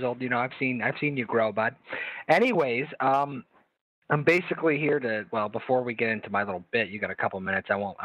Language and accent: English; Halifax, Nova Scotia, Canada; I'm from Halifax, Nova Scotia.